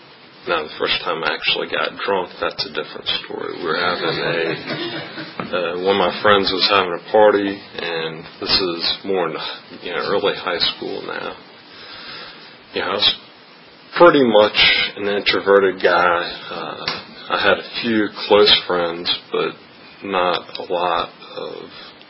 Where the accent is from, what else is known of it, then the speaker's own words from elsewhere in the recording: Florida, United States; I grew up mainly in Florida.